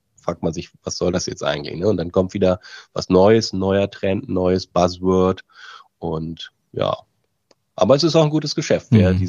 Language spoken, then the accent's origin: German; Hanover, Lower Saxony, Germany; Aber ich komme aus Hannover ursprünglich.